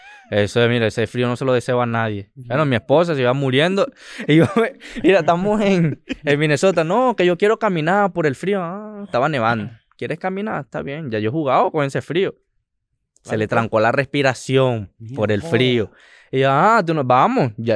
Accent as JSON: {"language": "Spanish", "region": "Yaracuy", "country": "Venezuela", "tie": "born there", "said": "Yo nací en Yaracuy. Es caliente."}